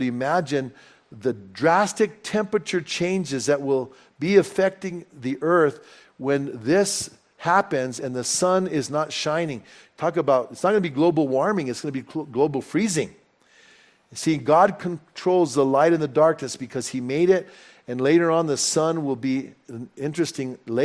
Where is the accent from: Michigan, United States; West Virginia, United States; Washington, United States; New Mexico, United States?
New Mexico, United States; accent: Bernalillo; My Bernalillo accent's coming out.